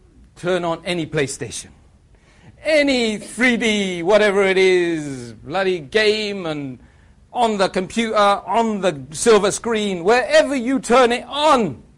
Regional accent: United Kingdom; And this is the culture we've let invade us as British people.

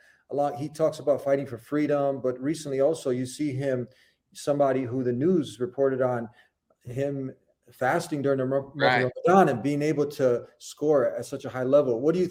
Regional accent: Bosnia & Herzegovina; He's because I'm from Bosnia, so okay. Vich usually.

